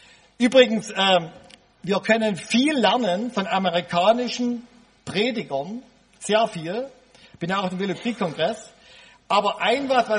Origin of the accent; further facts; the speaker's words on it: Raschau, Saxony, Germany; Meine Heimatgemeinde Raschau ist leider ein abschreckendes Beispiel. Anfang der 70er Jahre als Kind hatte ich dort die Aufgabe, die Leute zu zählen